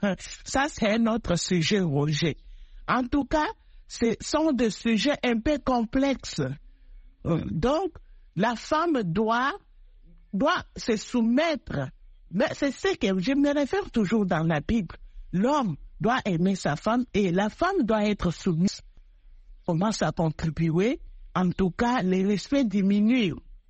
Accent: Kasaï, DR Congo; Comme au Kasaï, chez nous au Kasaï

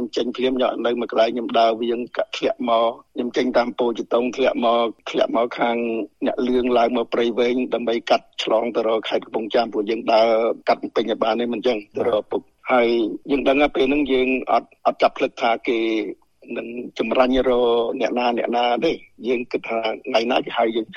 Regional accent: Kampong Cham, Cambodia; ខ្ញុំកើតនៅក្នុងប្រទេសទៀតខ្ញុំក្រោបក្នុងប្រទេសនៅខេត្តកំពង់ចាម

